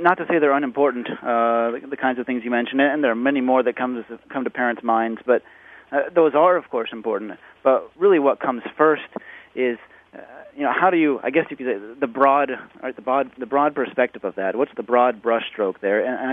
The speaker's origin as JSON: {"language": "English", "region": "Oregon", "country": "United States", "tie": "born or raised there", "said": "And growing up in Oregon, this was really easy."}